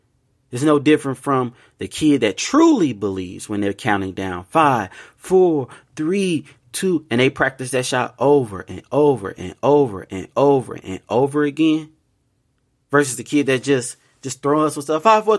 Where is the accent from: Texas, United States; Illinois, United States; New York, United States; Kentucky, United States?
Illinois, United States; Chicago; Look, let me tell you something. I'm from Chicago, man.